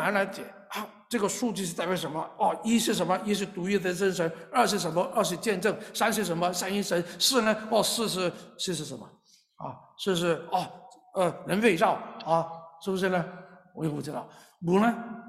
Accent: China; 啊，我们中国人最爱吃。

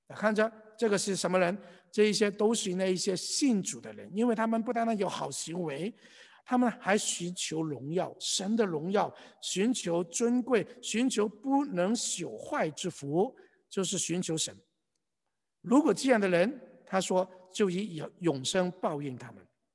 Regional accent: China; 其实这个想法跟我们中国人 也是一样的。我们中国人都有一句话，善有善报，恶有恶报

